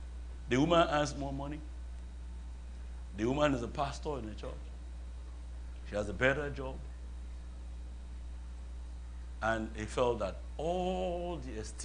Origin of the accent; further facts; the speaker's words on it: Nigeria; now in United States; I'm from Yoruba, I'm in Nigeria.